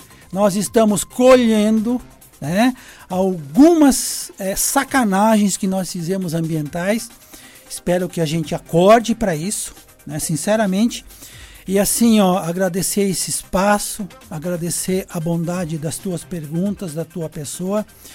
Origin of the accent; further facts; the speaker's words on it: Presidente Getúlio, Santa Catarina, Brazil; born there; Presidente Getúlio é uma terra, é o lugar onde eu nasci, é um lugar lindo e maravilhoso.